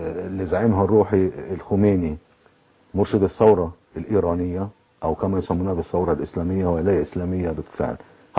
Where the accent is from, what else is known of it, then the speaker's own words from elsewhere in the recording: Egypt; أنا مصريين